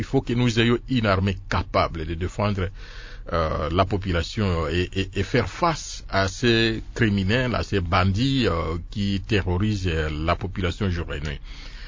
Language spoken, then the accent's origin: French; DR Congo; chez nous au Congo, il y a un système de doublure à chaque instant.